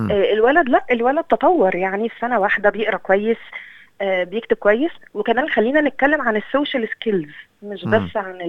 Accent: Egypt; now in Australia; انا قعدت انا بقالي سنه وثلاث شهور في استراليا انا حاسه ان كلنا شبه بعض مش بس كمصريين كعرب

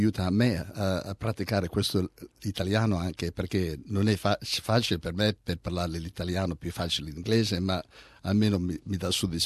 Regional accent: Prata di Pordenone, Friuli-Venezia Giulia, Italy; Sempre veneto, sì, mai friulano. Sono proprio nato nei Friuli, ma perché siamo da Prata, da Pordenone, e lì si parlava sempre il veneto.

